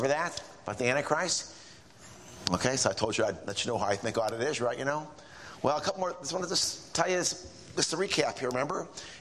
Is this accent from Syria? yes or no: yes; Syria; Maybe his dad will come out. I'm from Syria. I don't know.